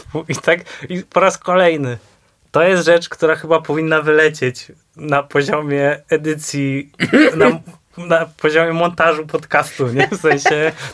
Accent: Bydgoszcz, Kuyavian-Pomeranian Voivodeship, Poland; Ja mam bardzo podobnie, jestem z Bydgoszczy i no jest trochę inaczej

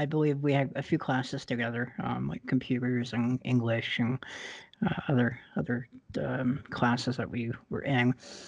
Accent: Palm Harbor, Florida, United States; also born or lived in Tampa, Florida; I was born in Tampa, Florida, and I was raised in Palm Harbor. I actually grew up in the same neighborhood that you did.

